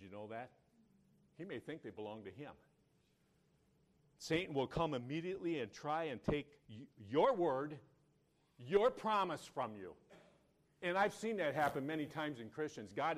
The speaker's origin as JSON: {"language": "English", "country": "United States", "said": "But I told him, I'm here from America to give you good news."}